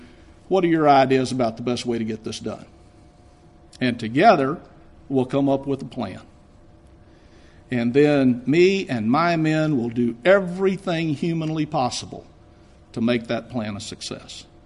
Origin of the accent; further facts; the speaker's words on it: Austin, Texas, United States; born or raised there; now in Chicago, United States